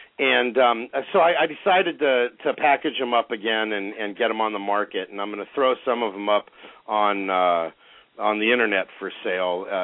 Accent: Bodega Bay, California, United States; also born or lived in Malibu / Cabo San Lucas; I am from the Bodega Bay area, north of San Francisco. I started all this in Malibu in Southern California.

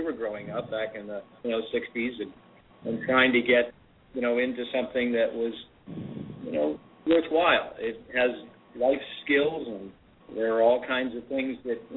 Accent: New England, United States; Basically, I grew up in the New England area and just played indoors, outdoors

